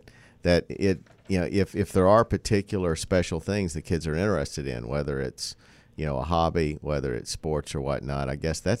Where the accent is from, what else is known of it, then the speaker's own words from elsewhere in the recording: Appalachia, United States; Whereas I grew up in Appalachia, and in Appalachia, you know, it's almost ancestor worship